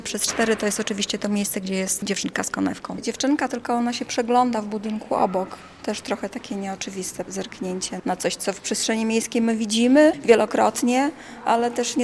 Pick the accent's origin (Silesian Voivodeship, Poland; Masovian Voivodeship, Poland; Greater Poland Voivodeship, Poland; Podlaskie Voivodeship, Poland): Podlaskie Voivodeship, Poland; Białystok; jestem z Białegostoku, jestem białostoczanką